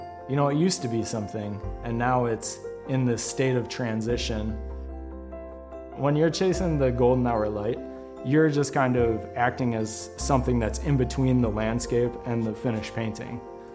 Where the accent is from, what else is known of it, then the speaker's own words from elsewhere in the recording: Rock Springs, Wisconsin, United States; I'm from Rock Springs, Wisconsin, and I am a plein air landscape painter.